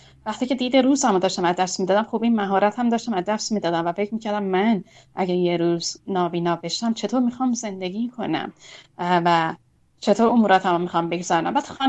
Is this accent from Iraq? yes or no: no; Tehran, Tehran Province, Iran; born there; من در تهران متولد شدم